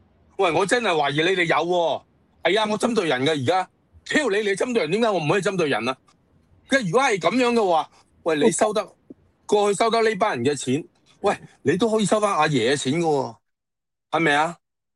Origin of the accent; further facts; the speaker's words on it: China; 宋美龄啊，我哋中国人嘅之前嘅国母啊